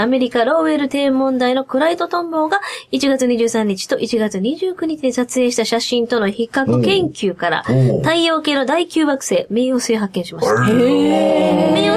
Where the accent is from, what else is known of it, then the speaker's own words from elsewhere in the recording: Kobe, Hyogo, Japan; このコーナーは沖縄に憧れている私たち神戸人が沖縄で行われているイベントごとに思いを馳せたり